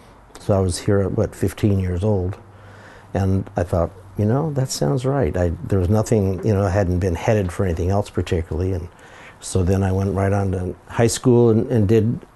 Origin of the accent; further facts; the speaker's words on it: Riverside, California, United States; I grew up in Riverside, California, down by, not far from Disneyland, and worked for my local newspaper down there.